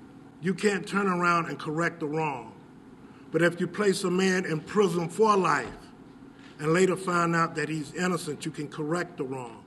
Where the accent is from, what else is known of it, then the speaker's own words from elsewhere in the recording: Georgia, United States; Originally, I'm from Georgia.